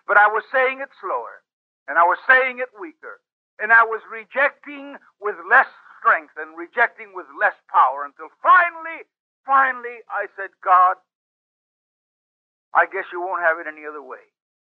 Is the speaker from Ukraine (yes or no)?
no; Puerto Rico; born there; I was born in Puerto Rico of missionary parents back in 1921.